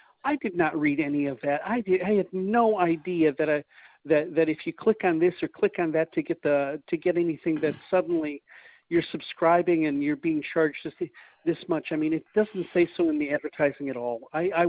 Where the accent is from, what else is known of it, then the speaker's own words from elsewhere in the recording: Chicago, Illinois, United States; now in Galesburg, United States; I'm in Illinois. I'm originally from Chicago, but right now I've been living, well, for the past 10 years, just about 10, almost 10 years, 9 years, I've been living in Galesburg, Illinois, a small